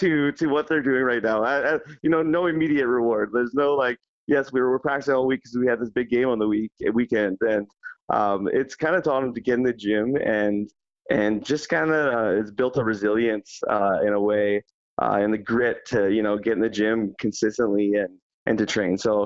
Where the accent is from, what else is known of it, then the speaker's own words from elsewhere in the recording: Prince George, British Columbia, Canada; I grew up in Prince George, and I went away to play university basketball. And I was away probably 15 years.